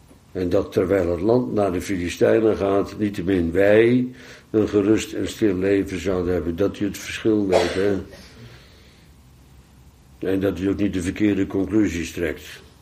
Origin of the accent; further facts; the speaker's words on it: Netherlands; Wij zijn Nederlanders, wij vinden dat sowieso problematisch. We hebben altijd problemen gehad met overheid.